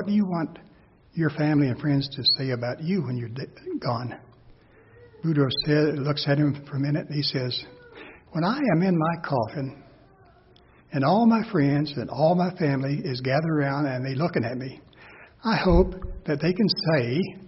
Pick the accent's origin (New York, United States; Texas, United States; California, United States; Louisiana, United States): Louisiana, United States; New Orleans; As most of you know, my wife and I we came from the New Orleans area